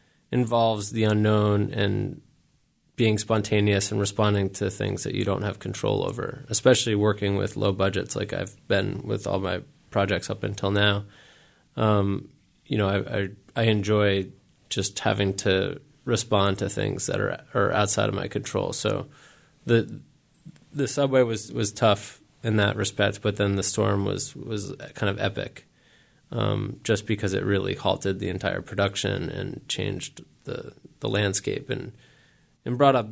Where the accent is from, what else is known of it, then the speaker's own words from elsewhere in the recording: New York City, New York, United States; as a New Yorker who rides the subway regularly